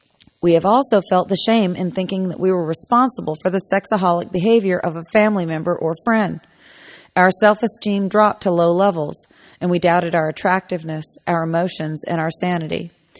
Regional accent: California, United States; I'm from California.

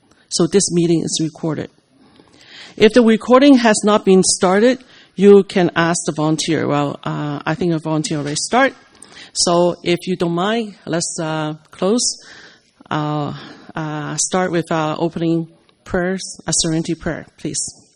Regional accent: Sudbury, Ontario, Canada; I'm from Sudbury, Ontario, Canada.

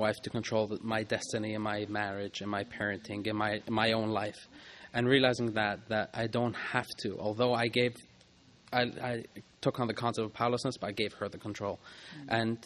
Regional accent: Montreal, Quebec, Canada; from Montreal, Canada.

